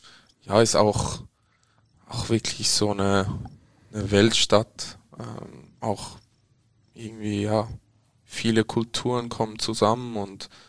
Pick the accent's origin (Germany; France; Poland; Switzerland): Switzerland; Zurich; born there; ich bin in Zürich geboren.